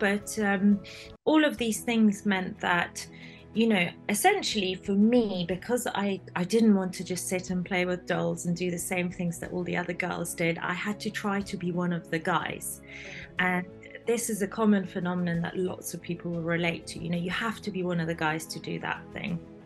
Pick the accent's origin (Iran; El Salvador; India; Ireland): Iran; I was born in Iran, and as some of your listeners might know, I was born post-revolution in Iran, so I was raised in a very conservative and restricted society.